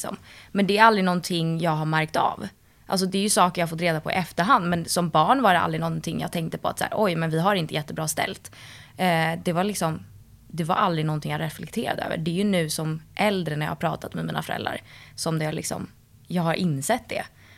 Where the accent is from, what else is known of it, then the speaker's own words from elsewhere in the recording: Stockholm, Stockholm County, Sweden; Och mamma är halvsvensk och halvitaliensk. Men jag är född och uppvuxen här i Sverige. Och ja, alltså jag växte upp i Midsommarkransen utanför Stockholm.